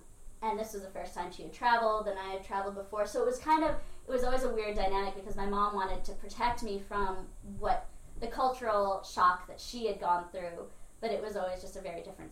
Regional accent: United States; I grew up in the States. I didn't really know my family in Venezuela that much.

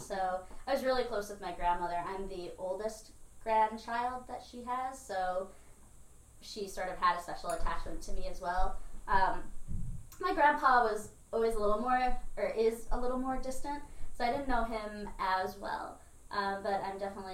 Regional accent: United States; I grew up in the States. I didn't really know my family in Venezuela that much.

